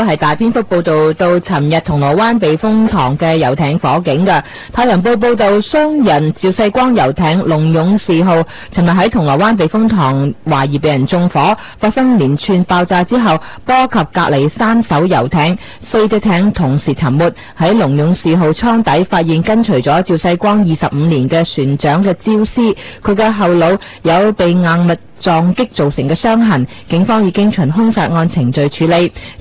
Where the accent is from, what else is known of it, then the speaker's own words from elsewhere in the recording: Hong Kong; 香港原来有好多名牌啊，我哋香港人好勇大嘅。